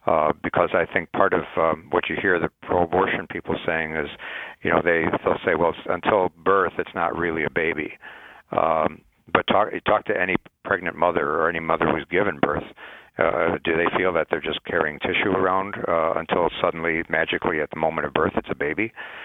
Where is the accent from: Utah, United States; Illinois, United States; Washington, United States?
Illinois, United States; Chicago; I was the president of my high school Young Democrats Club growing up in Chicago, but that was back in the 1960s